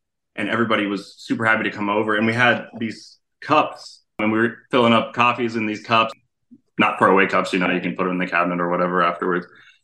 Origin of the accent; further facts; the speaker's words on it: Phoenix, Arizona, United States; also born or lived in Las Vegas, Nevada; I grew up in the West Coast, Las Vegas and Phoenix, Arizona, kind of between the two.